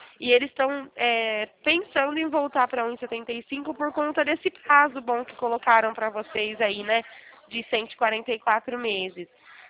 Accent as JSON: {"language": "Portuguese", "town": "Araras", "region": "São Paulo", "country": "Brazil", "said": "né, eu sou daqui da cidade de Araras mesmo."}